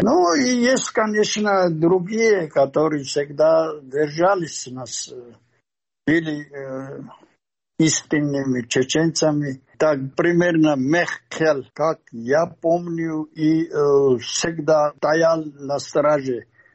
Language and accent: Russian; Chechnya, Russia; И главное, я горжусь, что чеченец.